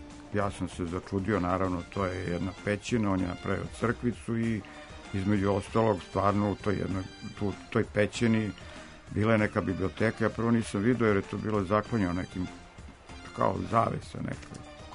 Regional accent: Belgrade, Serbia; ja sam iz Beograda, iz Jugoslavije, to je bilo davno.

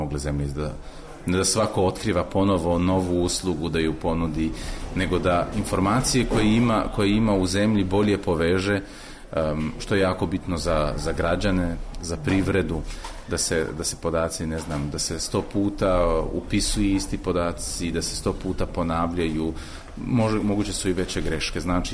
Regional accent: Slovenia; dolazim iz Slovenije, ali radio sam većinu svog radnog staža van Slovenije. Radio sam u Briselu za Evropsku komisiju, onda za regionalnu vladu Njemačke pokrajine Baden-Württemberg

